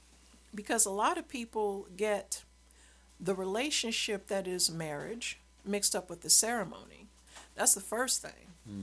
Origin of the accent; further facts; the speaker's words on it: Louisiana, United States; I grew up in Louisiana, you know, Bible Belt.